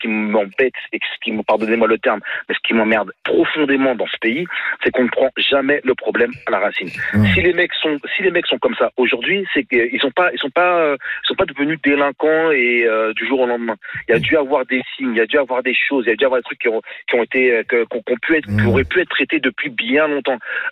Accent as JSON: {"language": "French", "region": "Île-de-France", "country": "France", "said": "Moi, je suis du Val d'Oise. J'habite dans la région, enfin j'habite dans la région, je connais Taverny, je connais tout ça."}